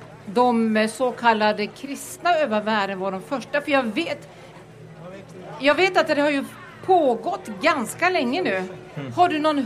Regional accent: Norway; Allt är förlåtet, jag är från Norge.

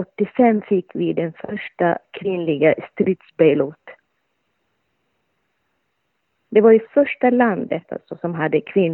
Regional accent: Somalia; now in Sweden; Jag föddes i Somalia, ett socialistiskt stat.

